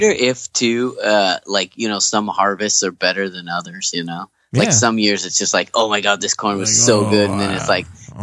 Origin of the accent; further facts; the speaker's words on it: Kingsburg, California, United States; so I come from Kingsburg, and in Kingsburg there was this one corn stand out in, you know, a certain part of town.